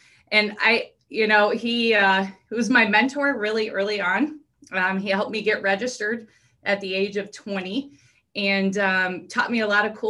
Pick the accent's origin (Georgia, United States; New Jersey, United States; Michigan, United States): Michigan, United States; Monroe; I grew up in Monroe, Michigan, which anybody from Michigan puts their hand up because it's shaped like a mitten.